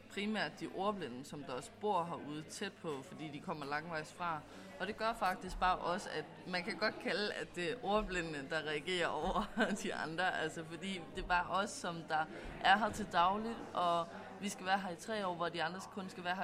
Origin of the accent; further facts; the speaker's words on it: Zealand, Denmark; jeg kommer fra Sjælland, så det er ikke lige nemt at komme hjem hver dag